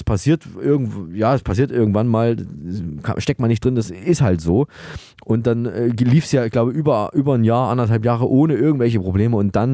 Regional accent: Saalfeld, Thuringia, Germany; wir schalten wieder rüber nach Saalfeld in meine Heimatstadt in Thüringen.

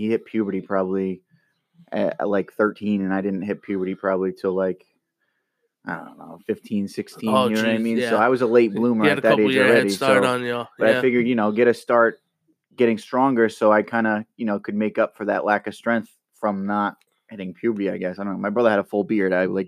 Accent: Cumberland, Rhode Island, United States; But yeah, born and raised in Cumberland.

